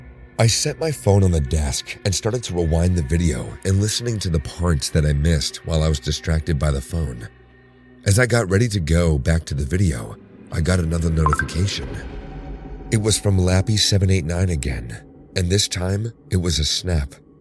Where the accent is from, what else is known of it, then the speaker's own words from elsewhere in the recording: Bulgaria; English is a second language; English is not my native language, so bear with me if I sound weird. I'm a 22-year-old girl from Bulgaria, studying art in another town. I was back home at my parents' house for Christmas vacation.